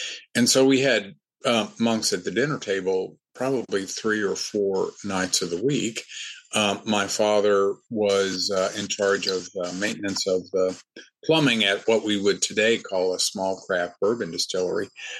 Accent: Kentucky, United States; most of the writers whose work I'm familiar with from Kentucky, we were intimately connected to the natural world.

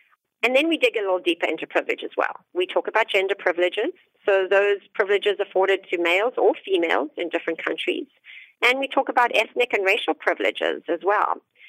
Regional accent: South Africa; now in United States; being a South African American immigrant and having students be very surprised when they hear that I was educated and grew up in South Africa, but that I have light skin.

